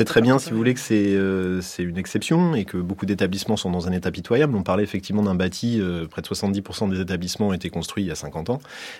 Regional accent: Paris, Île-de-France, France; born there; moi je suis né à Paris

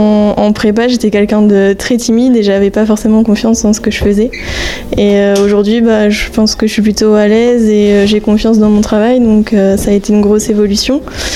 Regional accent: Normandy, France; Donc moi je suis pas du tout de la région de base, je suis de Normandie

